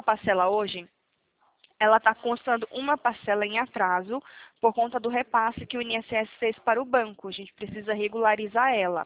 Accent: Santo André, São Paulo, Brazil; quem tá falando é … sou aqui de Santo André

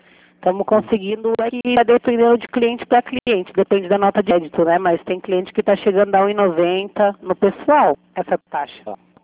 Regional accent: Sorocaba, São Paulo, Brazil; Não, eu sou de Sorocaba.

